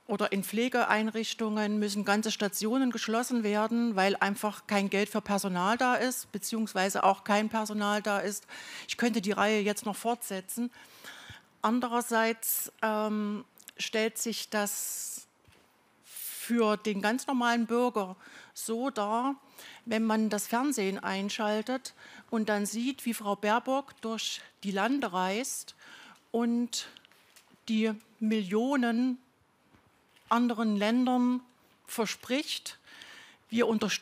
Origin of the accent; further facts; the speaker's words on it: Erfurt, Thuringia, Germany; ich komme hier aus Erfurt